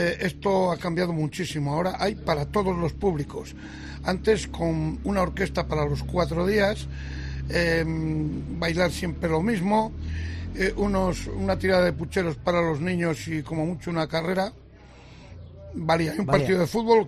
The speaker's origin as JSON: {"language": "Spanish", "town": "Grijota", "region": "Castile and León", "country": "Spain", "tie": "born or raised there", "also_born_or_lived": "Palencia", "said": "Yo nací en Grijota, viví allí hasta la mili, prácticamente, y después ya nos trasladamos a Palencia con toda la familia."}